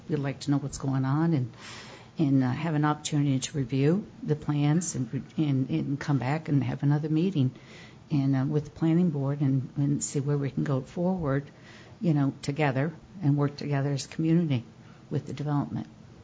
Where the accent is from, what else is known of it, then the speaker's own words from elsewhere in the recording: New York, United States; I strongly object to, I'm from New York, so I'm very accustomed to multifamily.